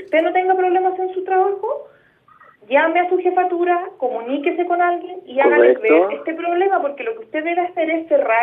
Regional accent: Chile; ¿Por qué yo, como chileno, como persona que voy y pago mi benzina

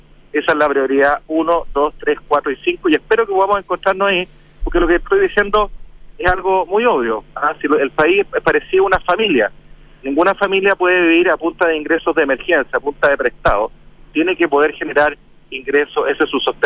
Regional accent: Chile

